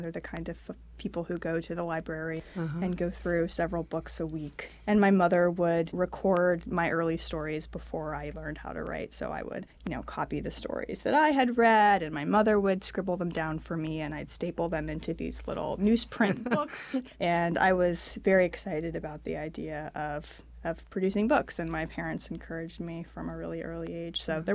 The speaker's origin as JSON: {"language": "English", "region": "Florida", "country": "United States", "tie": "born or raised there", "also_born_or_lived": "Greece", "said": "But growing up in Florida, you know, you don't meet a lot of writers."}